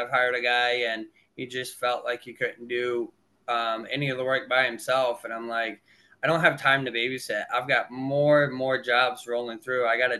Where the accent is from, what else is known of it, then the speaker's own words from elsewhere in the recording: Hudson, Michigan, United States; also born or lived in Prince George's County, Maryland; So I was born and raised in Prince George, Maryland. My dad was in the Navy. Okay. He got out of the Navy. We moved to a small town called Hudson, Michigan.